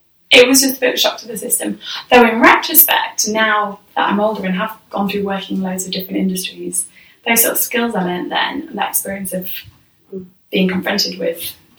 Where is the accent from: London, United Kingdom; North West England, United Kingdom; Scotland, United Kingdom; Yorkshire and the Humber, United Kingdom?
Yorkshire and the Humber, United Kingdom; Leeds; I'm from Leeds, went to a comprehensive